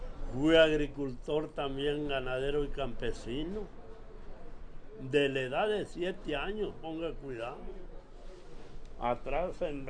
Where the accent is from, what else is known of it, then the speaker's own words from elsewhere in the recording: Palomas Canelas, Durango, Mexico; born there; Yo nací en Palomas Canelas, Durango.